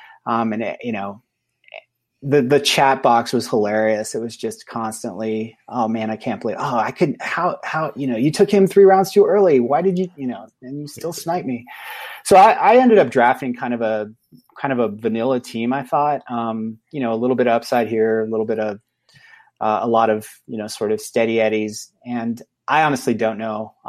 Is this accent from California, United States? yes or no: yes; California, United States; moved away; I'm a California. I'm exiled from California.